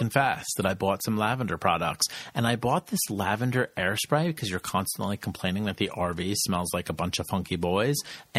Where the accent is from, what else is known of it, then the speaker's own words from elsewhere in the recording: New Jersey, United States; we're from the Jersey Shore.